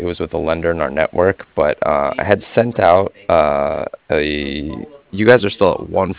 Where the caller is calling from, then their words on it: Cardiff, Wales, United Kingdom; And I was calling from Cardiff.